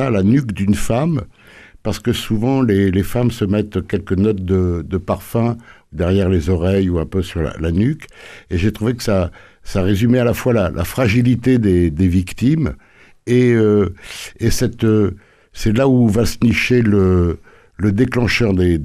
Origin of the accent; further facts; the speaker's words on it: Marseille, Provence-Alpes-Côte d'Azur, France; moi-même je suis né à Marseille, donc j'ai vécu dans l'ambiance du port.